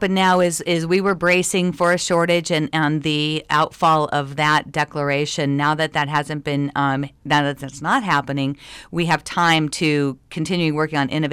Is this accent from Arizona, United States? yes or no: yes; Phoenix, Arizona, United States; I grew up in the Phoenix area, and whether it's CAP water or not, there's surface water canals up there that people see.